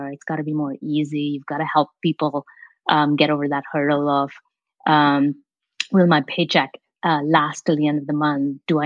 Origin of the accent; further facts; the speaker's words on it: India; moved away as an adult; now in United States; I came here for college, right? And I came from India and really hadn't had any real interaction with the banking system, right?